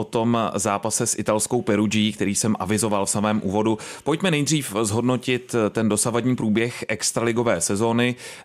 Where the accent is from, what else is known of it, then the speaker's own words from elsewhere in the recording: České Budějovice, South Bohemian Region, Czechia; Já jsem tedy taky z Českých Budějovic